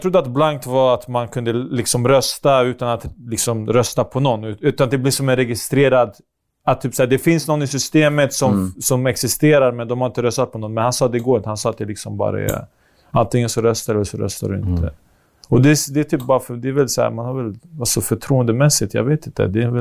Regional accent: Alby, Stockholm County, Sweden; han hade ju koll på trapphuset där jag växte upp i Alby.

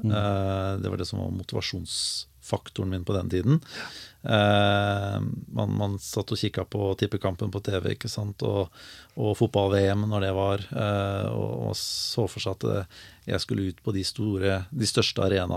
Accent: Larvik, Vestfold, Norway; Det var I Larvik, så jeg født og oppvokst I Larvik, og bodde der ja, store deler av livet, utenom 3 år I Oslo og 1 år I Skien, faktisk.

